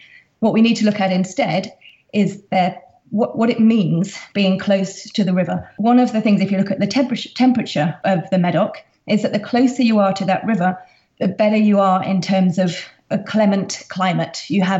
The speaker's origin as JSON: {"language": "English", "region": "London", "country": "United Kingdom", "moved": "as an adult", "lives_now": "Bordeaux, France", "said": "Well, I am British. I've been living in Bordeaux since 2003. I moved here from London"}